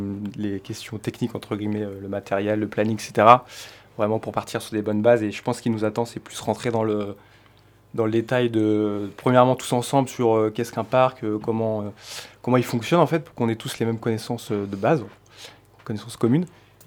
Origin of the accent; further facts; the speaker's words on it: Normandy, France; Alors je suis pas originaire de la région comparé à mes collègues. Je viens de Normandie à la base